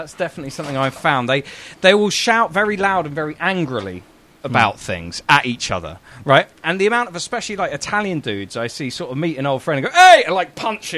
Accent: London, United Kingdom; If they find out I'm from London, they're like, hello, governor, how are you doing?

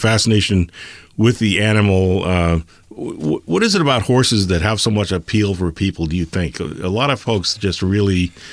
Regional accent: Boston, Massachusetts, United States; I grew up down in the Boston area, and this is back in the 70s

